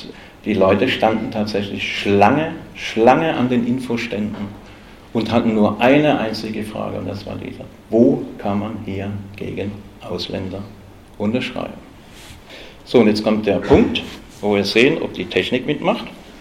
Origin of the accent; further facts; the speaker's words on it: West Germany, Germany; Aber in Westdeutschland, wo ich aufgewachsen bin